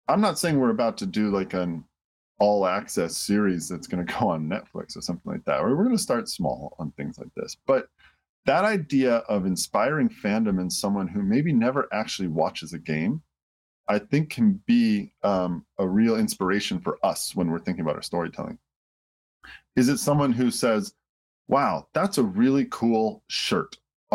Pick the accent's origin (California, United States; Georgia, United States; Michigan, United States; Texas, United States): Michigan, United States; Detroit; because we grew up in Detroit, so we used to get CBC